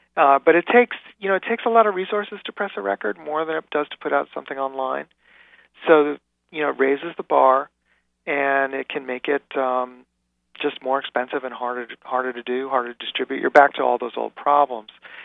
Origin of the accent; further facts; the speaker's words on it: New York City, New York, United States; I grew up in New York City in the 70s.